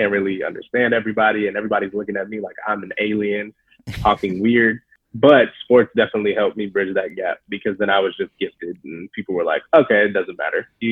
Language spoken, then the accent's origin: English; Phoenix, Arizona, United States; But I grew up in South Phoenix on the South Side